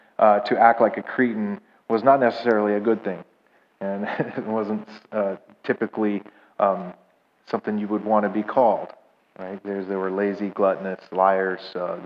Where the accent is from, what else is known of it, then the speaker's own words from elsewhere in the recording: Southwest, United States; I'm from the Southwest, so all the states out there are pretty good size.